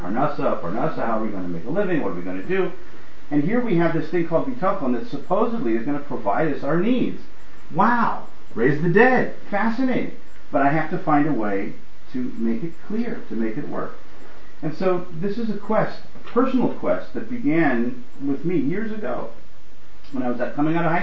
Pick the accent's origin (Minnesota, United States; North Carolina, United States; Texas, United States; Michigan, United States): Minnesota, United States; As Lenny said, I am from Minnesota, where frozen food means something different from what it means everywhere else.